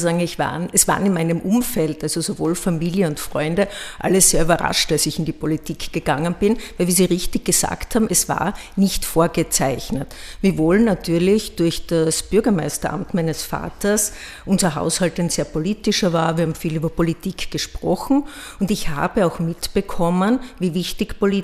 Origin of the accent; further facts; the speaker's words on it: Bad Gleichenberg, Styria, Austria; now in Graz, Austria; würde ich sagen, meine Heimat sind Bad Gleichenberg und Graz. Also ich habe sozusagen 2 Heimaten. Ich komme aus Bad Gleichenberg und lebe in Graz.